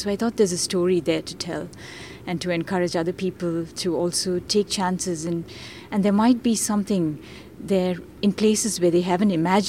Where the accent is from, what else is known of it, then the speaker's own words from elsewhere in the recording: India; English is a second language; moved away as an adult; I grew up in India, and I have a degree not in computer science, but in chemical engineering.